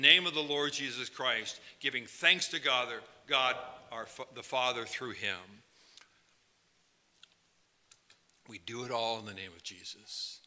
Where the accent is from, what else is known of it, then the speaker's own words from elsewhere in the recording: United States; realizing that I'm an American in a foreign country